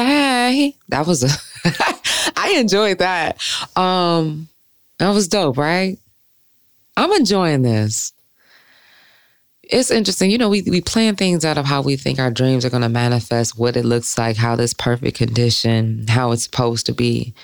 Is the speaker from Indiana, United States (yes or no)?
no; Detroit, Michigan, United States; They had the Detroit jersey on there. And like, that spoke to me. I'm from Detroit. In the year I was born, 86.